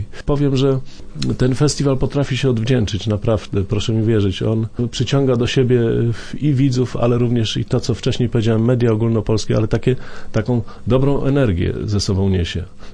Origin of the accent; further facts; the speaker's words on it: Wrocław, Lower Silesian Voivodeship, Poland; born there; We Wrocławiu się urodziłem, tutaj mieszkam i tutaj już umrę